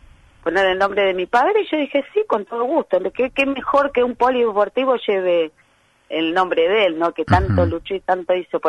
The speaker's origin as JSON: {"language": "Spanish", "town": "San Vicente", "region": "Buenos Aires Province", "country": "Argentina", "tie": "born or raised there", "said": "Es el club de mi pueblo, donde yo me crecí."}